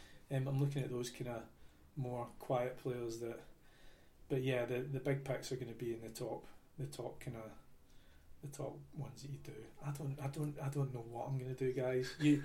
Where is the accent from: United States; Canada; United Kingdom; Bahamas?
United Kingdom; Scotland; Phil's my mate, obviously, but us both being Scottish, and it's a friendly rivalry.